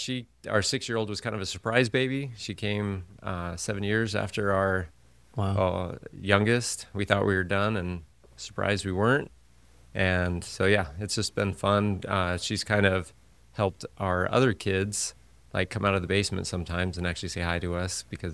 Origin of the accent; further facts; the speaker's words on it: Hemet, California, United States; I grew up in Hemet, California. Not a lot of people know where that is.